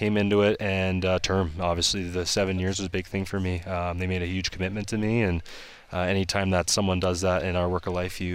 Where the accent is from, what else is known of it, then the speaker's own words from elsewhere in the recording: Edmonton, Alberta, Canada; now in Calgary, Canada; But that's being from Alberta. You know, I'm from Edmonton.